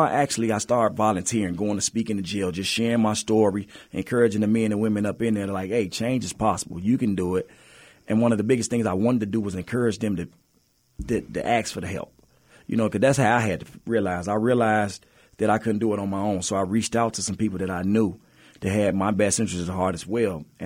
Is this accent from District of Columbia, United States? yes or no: no; Minneapolis, Minnesota, United States; also born or lived in Chicago; I was raised in Chicago. I was born in Chicago, moved to Minneapolis at a young age with my family. But I grew up around a life of crime.